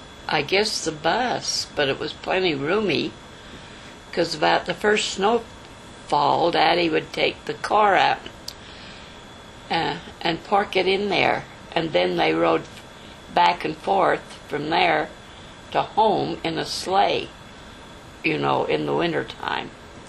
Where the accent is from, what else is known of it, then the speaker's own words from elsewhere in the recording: Smoot, Wyoming, United States; Up in Smoot at the foothills, about 2.5 miles west of Smoot. Couldn't have grown up in a better place.